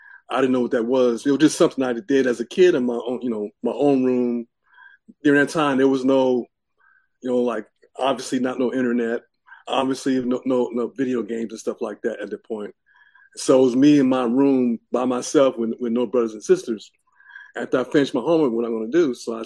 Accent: Long Beach, California, United States; also born or lived in San Diego / Los Angeles; I was born in San Diego in a Navy hospital. My dad was in the Navy, and I'm only child. So, and then in San Di and that was San Diego, and then we moved up and down the coast, and then we settled in Long Beach

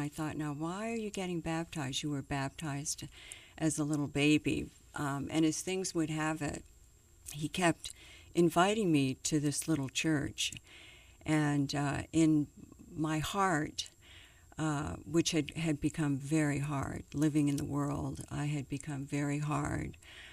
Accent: Coronado, California, United States; born there; I was a daughter of a naval officer, and as such, we lived literally around the world. I was born in Coronado, California

